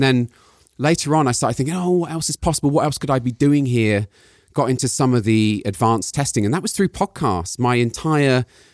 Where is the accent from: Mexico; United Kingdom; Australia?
United Kingdom; now in San Jose, United States; So yeah, I'm British, obviously. I came to the West Coast in 2001